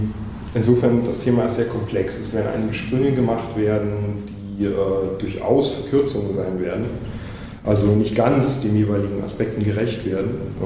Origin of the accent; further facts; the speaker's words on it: East Germany, Germany; Ich bin in der DDR geboren und ein Großteil meiner Jugend aufgewachsen. Ich war 14, als die Wende war